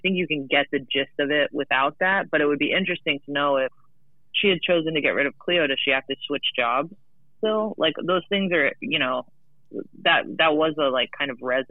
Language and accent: English; Texas, United States; because I grew up in Texas and took Texas state history.